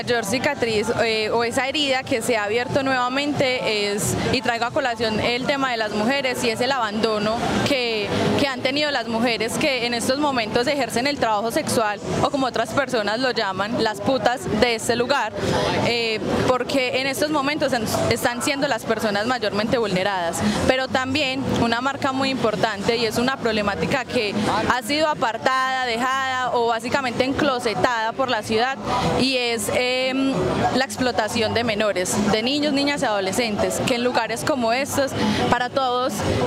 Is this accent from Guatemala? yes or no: no; Medellín, Antioquia, Colombia; nosotros mismos como paisas, como medellinenses nos hemos dado